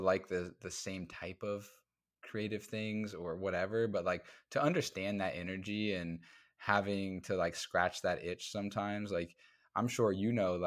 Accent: Midwest, United States; Like, I'm from the Midwest. Like, we, you know, are pretty simple people.

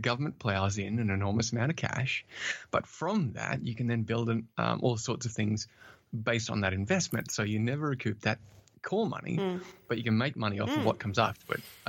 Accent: Australia; accent: Australian; I'm, as said earlier, I'm originally from Australia, though I'm told I have lost a bit of the Australian accent.

